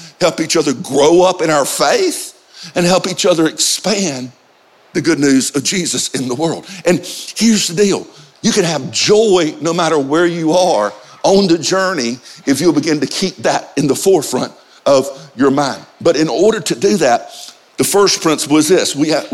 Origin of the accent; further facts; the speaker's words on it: Georgia, United States; I'm from Georgia, okay?